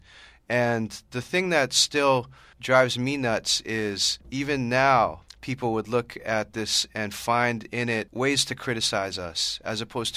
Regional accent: Honolulu, Hawaii, United States; because I grew up in Honolulu, Hawaii.

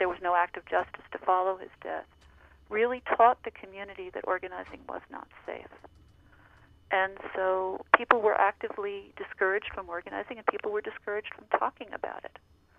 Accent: Northeast, United States; I'm relatively new to the Northwest. I'm originally from the Northeast of the country

